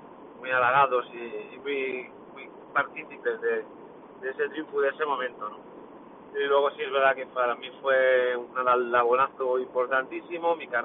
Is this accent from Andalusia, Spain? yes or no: no; Albacete, Castilla-La Mancha, Spain; los albaceteños tenemos ese filón de exigencia tan alto